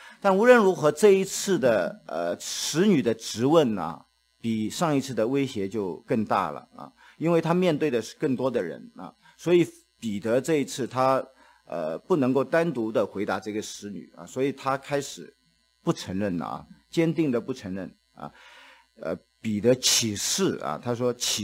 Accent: Shanghai, China; 我是从上海来的啊，我们上海人啊有的时候不太好啊

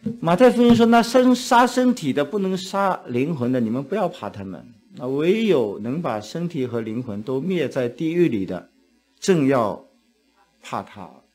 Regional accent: China; now in Canada; 我们中国人啊，我们在中国的时候我们怕当官的

